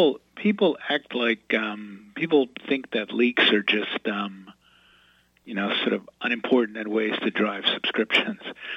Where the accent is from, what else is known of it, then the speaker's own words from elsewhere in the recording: New Orleans, Louisiana, United States; And as a kid growing up in New Orleans, I had access to only two newspapers, the States Item and the Times-Picayune.